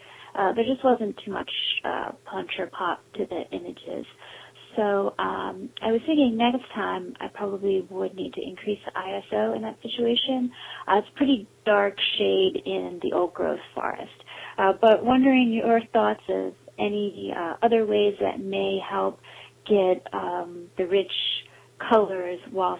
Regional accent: Pittsburgh, Pennsylvania, United States; I'm from Pittsburgh, Pennsylvania.

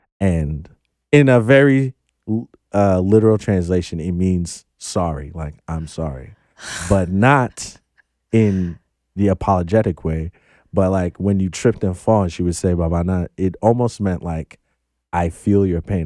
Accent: Volta, Ghana; now in United States; Actually a very, so I'm Ghanaian American.

